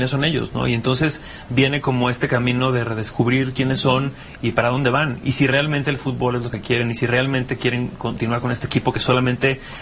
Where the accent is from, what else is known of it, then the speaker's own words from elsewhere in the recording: Mexico; cómo somos los mexicanos